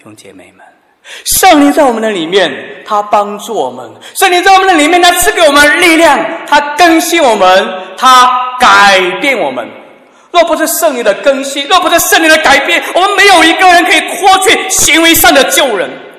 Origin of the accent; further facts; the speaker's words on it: Guizhou, China; moved away as an adult; also born or lived in Nanjing; 我自己是1996年就离开我的家乡，离开贵州，在南京上大学。